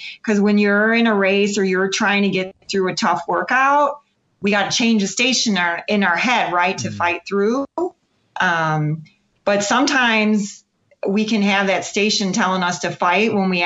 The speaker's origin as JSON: {"language": "English", "town": "Chicago", "region": "Illinois", "country": "United States", "said": "It's, you know, I'm from Chicago. There are no hills."}